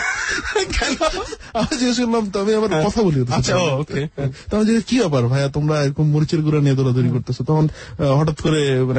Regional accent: Dhaka, Dhaka Division, Bangladesh; আমার বাড়ি তো ঢাকাতেই, মানে আমার মানে ওই কুমিল্লা হচ্ছে বাপদাদার দিক থেকে, আর ঢাকাতেই থাকি, তো সেই সূত্রে ঢাকা

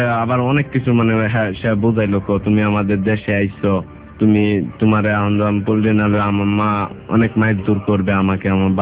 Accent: Kishoreganj, Dhaka Division, Bangladesh; তখন আমি বলি দিই আমার দেশের বাড়ি কিশোরগঞ্জ

